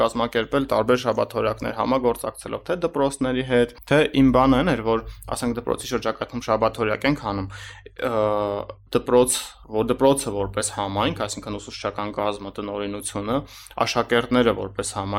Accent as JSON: {"language": "Armenian", "town": "Stepanakert", "region": "Nagorno-Karabakh", "country": "Azerbaijan", "tie": "born or raised there", "said": "Ես ծնվել եմ Արցախում ու սովորել եմ երկու դպրոց, միջև 5-րդ դասարանը մի դպրոց եմ սովորել, 5-ից հետո ֆիզմատ դպրոցն եմ սովորել Արցախի, որը Երևանի ֆիզմատի մասնաճյուղն է, Ստեփանակերտում։"}